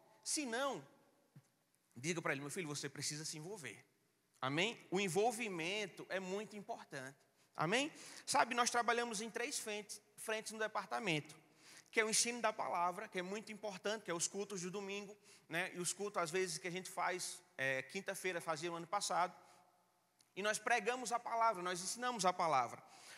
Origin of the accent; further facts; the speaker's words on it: Petrolina, Pernambuco, Brazil; Eu sou da cidade de Petrolina